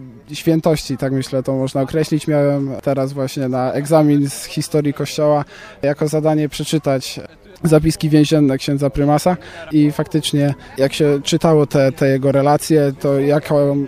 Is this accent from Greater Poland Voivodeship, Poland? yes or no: yes; Koźmin Wielkopolski, Greater Poland Voivodeship, Poland; z mojego rodzinnego miasta, z mojej rodzinnej parafii, z parafii świętego Stanisława w Koźminie